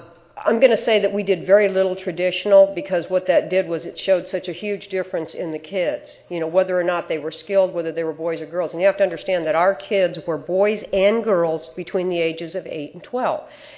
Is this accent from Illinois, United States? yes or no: no; Cleveland, Ohio, United States; We're from Cleveland, Ohio, and it's snowing there.